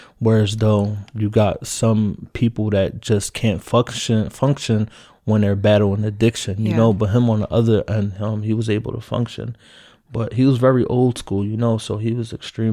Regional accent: Philadelphia, Pennsylvania, United States; You know, I grew up in North Philadelphia, which is is the slums. It's like the slums, you know.

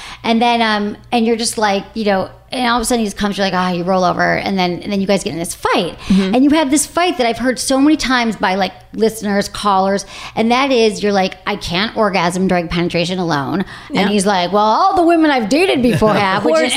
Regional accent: Michigan, United States; I'm from Michigan, so I can say

